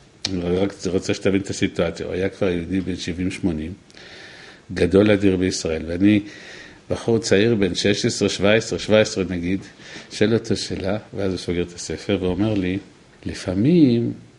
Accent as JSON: {"language": "Hebrew", "town": "Netanya", "region": "Central District", "country": "Israel", "tie": "born or raised there", "said": "גדלתי בנתניה"}